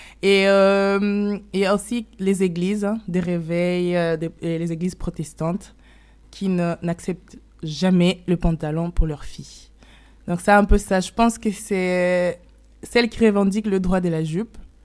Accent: Goma, North Kivu, DR Congo; RDC, et à Goma, précisément, vu que moi je suis de Goma

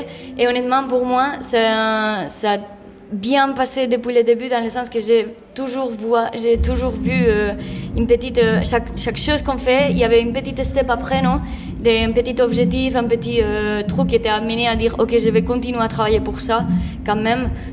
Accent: Spain; now in Brussels, Belgium; même si moi je suis espagnole, ça fait 6 ans que je suis ici à Bruxelles

